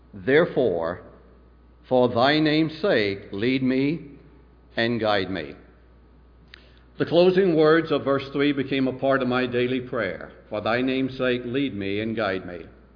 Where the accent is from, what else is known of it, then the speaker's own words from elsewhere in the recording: Augusta, Georgia, United States; I was born again on May the 24th, 1964, in a small Pentecostal church just outside my hometown of Augusta, Georgia.